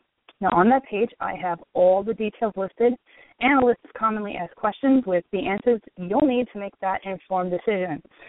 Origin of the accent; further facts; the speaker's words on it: New York City, New York, United States; just remember I'm from Brooklyn, and there's a whole different way that we deal with things and the way we settle things out there.